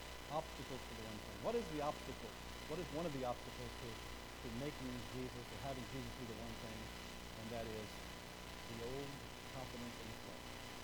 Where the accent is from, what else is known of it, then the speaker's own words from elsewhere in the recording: Bowie, Texas, United States; 60 miles north of here, a little town of Bowie, my hometown I was raised in.